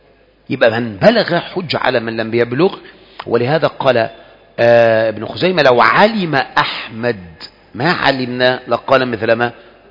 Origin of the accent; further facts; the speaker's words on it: Egypt; بالذات إحنا كمصريين